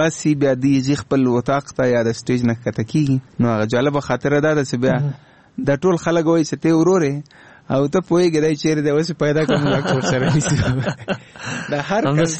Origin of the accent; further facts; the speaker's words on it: Afghanistan; ته د هندوستان یم نه زه افغان یم خو هندي ژبه ما زده کړې